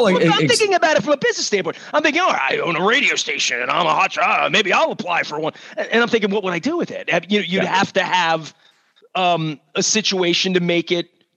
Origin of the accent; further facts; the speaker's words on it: Dundalk, Maryland, United States; I'm from Thundalk and I'm vaxxed.